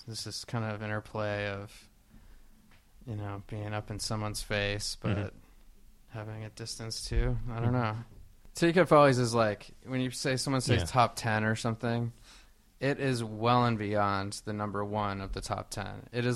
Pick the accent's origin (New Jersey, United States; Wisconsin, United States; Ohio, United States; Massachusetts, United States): Massachusetts, United States; Boston; I'm from Boston, too, and the Boston connection.